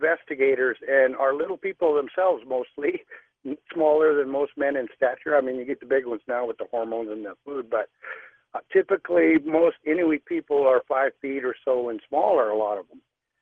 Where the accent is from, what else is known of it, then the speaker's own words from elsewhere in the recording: South Dakota, United States; also born or lived in Canada; I'm an American Indian from South Dakota, but I spent 25 years in Canada at the end of Wounded Knee, the second one. We were forced to leave the reservation.